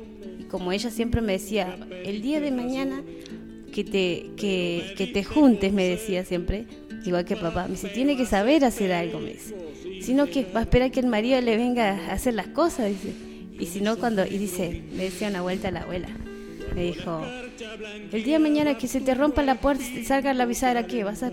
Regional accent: La Plata, Buenos Aires Province, Argentina; Sí, yo soy de Los Hornos.

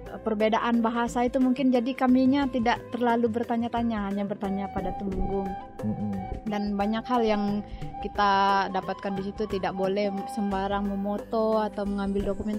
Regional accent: Kalimantan, Indonesia; Tapi saya menyadari lagi bahwa saya kan dari Kalimantan

